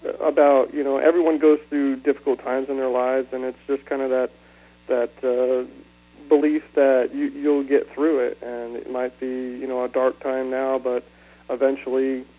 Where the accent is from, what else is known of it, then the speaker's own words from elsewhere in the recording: San Diego, California, United States; San Diego. I was born and raised in San Diego.